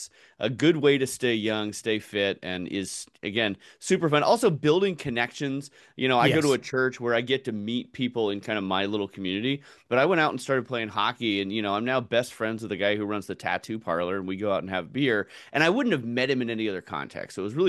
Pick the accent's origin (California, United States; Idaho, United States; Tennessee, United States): California, United States; I was a rollerblader growing up in California.